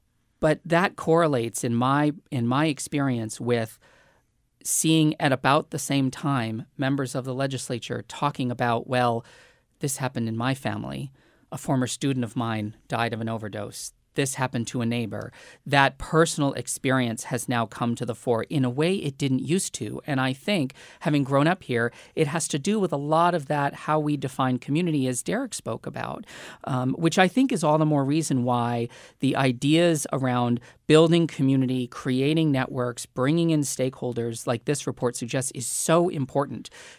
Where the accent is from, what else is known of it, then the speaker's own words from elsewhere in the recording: New Hampshire, United States; and I was raised in New Hampshire, so I can say it.